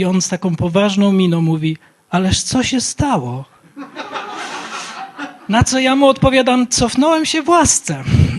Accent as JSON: {"language": "Polish", "town": "Kraśnik", "region": "Lublin Voivodeship", "country": "Poland", "said": "Jestem pastorem z Giżycka, ale Leszek pracuje 25 km dalej jako pastor. Ale jestem z Lubelszczyzny, z Kraśnika."}